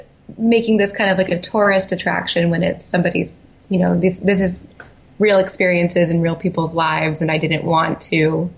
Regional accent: California, United States; I'm from California.

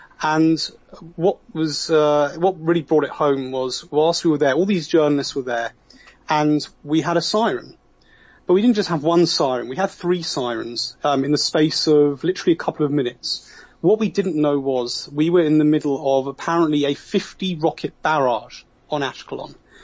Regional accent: United Kingdom; I'm originally British

